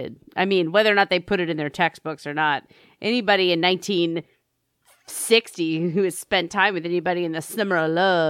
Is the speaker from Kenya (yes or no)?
no; Canada; we're Canadian.